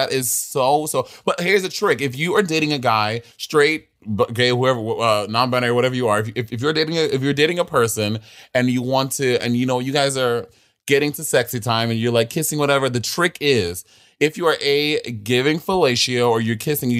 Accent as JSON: {"language": "English", "town": "Brooklyn", "region": "New York", "country": "United States", "tie": "born or raised there", "said": "I am born and raised in Brooklyn."}